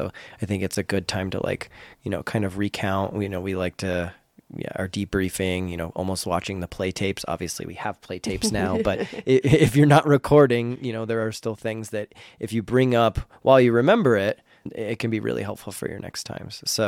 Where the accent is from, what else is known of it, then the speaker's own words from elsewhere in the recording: Florida, United States; And I grew up in Florida.